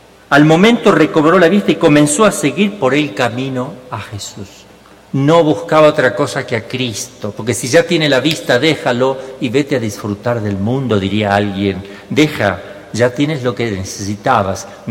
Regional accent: Mexico; no porque aquí en México o nosotros, yo me siento mexicano

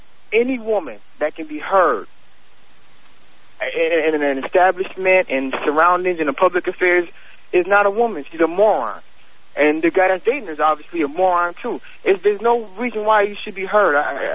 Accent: Buffalo, New York, United States; And I'm from Buffalo.

